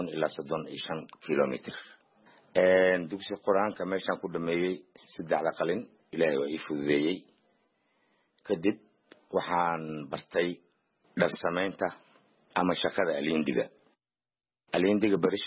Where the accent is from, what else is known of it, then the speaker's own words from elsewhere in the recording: Jilib, Middle Juba, Somalia; born there; aniga waxaan ku dhashay Jilib